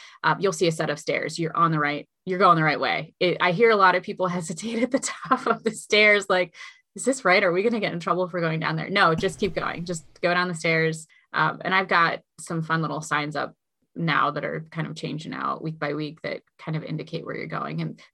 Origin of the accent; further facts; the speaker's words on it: Cuyahoga Falls, Ohio, United States; I grew up in the Falls and I love the river.